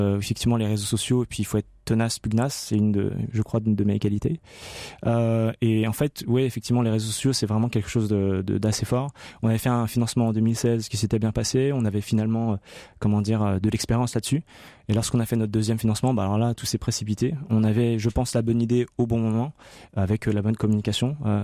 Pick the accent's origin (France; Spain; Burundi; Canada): France; Troyes, Grand Est; born there; also born or lived in Nancy; Et à 18 ans, j'arrive à Nancy. Je suis né à Troyes. J'arrive à Nancy